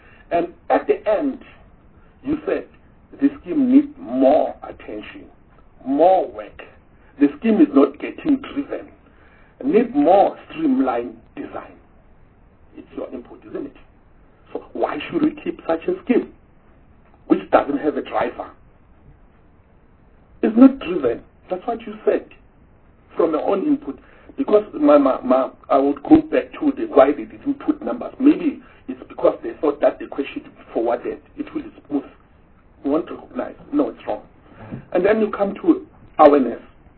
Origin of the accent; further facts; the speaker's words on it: Mpumalanga, South Africa; And they ask us, because we're from Mpumalanga, if you talk in terms of Mpumalanga